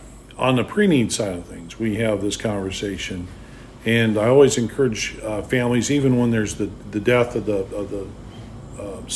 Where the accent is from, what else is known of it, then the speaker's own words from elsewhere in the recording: Litchfield, United States; what'd you go back to Litchfield for? You know, it was my hometown. You know, I was bred, born, and raised here.